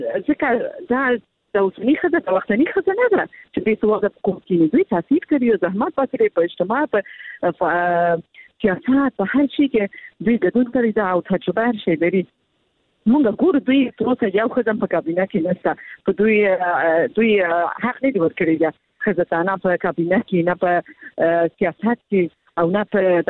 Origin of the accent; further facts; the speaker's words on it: Afghanistan; مونږ خپل افغان یو